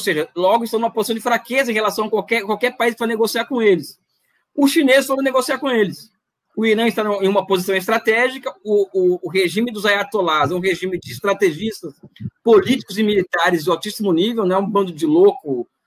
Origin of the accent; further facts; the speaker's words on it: Brazil; Eu sou contra, eu sou da China, sou simpático à China, mas eu sou brasileiro antes de qualquer coisa.